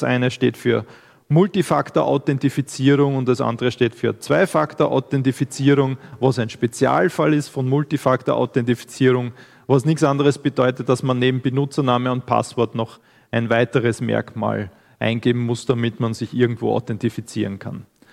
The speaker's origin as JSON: {"language": "German", "town": "Graz", "region": "Styria", "country": "Austria", "said": "Ich komme aus Graz, arbeite beruflich momentan im Bereich Computer Security, IT Security und Compliance."}